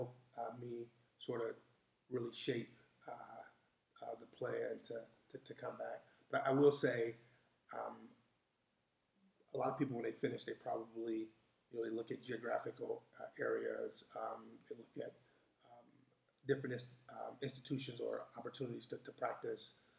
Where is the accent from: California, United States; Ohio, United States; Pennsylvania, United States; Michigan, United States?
Michigan, United States; Detroit; So I'm a native Detroiter. So I grew up in Detroit.